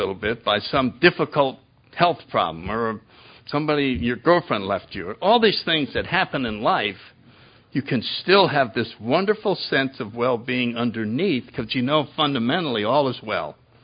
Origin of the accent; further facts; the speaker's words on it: Connecticut, United States; So anyway, I grew up in Connecticut. Went to the Catholic Church, had one sister.